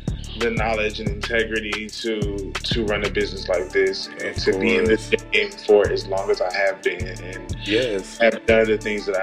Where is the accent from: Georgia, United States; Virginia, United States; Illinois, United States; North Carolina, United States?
North Carolina, United States; Raleigh; I'm from Raleigh, North Carolina.